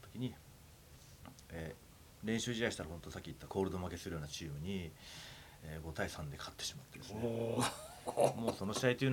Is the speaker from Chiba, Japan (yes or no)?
yes; Narashino, Chiba, Japan; 千葉県の僕はあの千葉県習志野高校という高校出身なんですけども